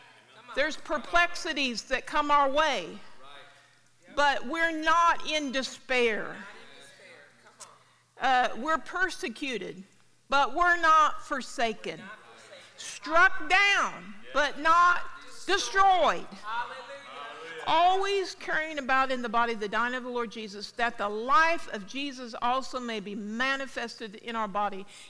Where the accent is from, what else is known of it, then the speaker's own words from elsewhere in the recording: Kansas City, Missouri, United States; I grew up in the Kansas City area, so I am born and, you know, raised Kansas City.